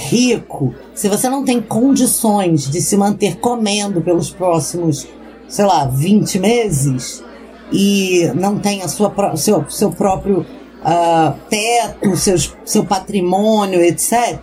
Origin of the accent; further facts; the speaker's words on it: Brazil; Fora do Brasil, se a gente não é preto, a gente é latino, né?